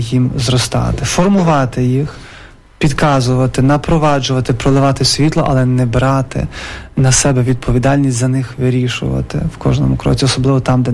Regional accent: Lviv Oblast, Ukraine; Я походжу з Радехівщини.

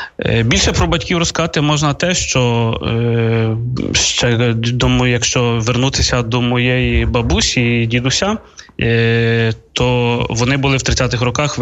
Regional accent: Polonne, Khmelnytskyi Oblast, Ukraine; Моє покликання зростало передусім, так як я виріс в Полонному, в роках початку 90-х, коли мені було років 13.

